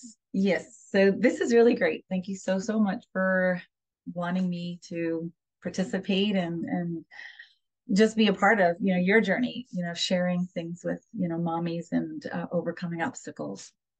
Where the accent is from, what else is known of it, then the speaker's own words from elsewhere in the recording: New York City, New York, United States; So, so we're all from, well, I'm from New York. I'm the first one born. The other 2 were also born in Queens.